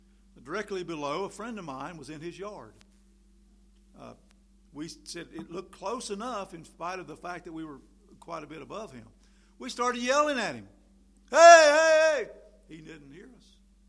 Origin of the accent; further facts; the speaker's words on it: Tryon, North Carolina, United States; I'm from Tryon, North Carolina, except the road on 26. And Tryon is embraced by three mountains, basically.